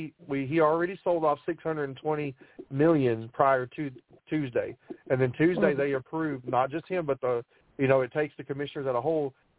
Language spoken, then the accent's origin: English; Athens, Texas, United States; You know, and I'm originally from East Texas down there in Athens, where I'm originally born.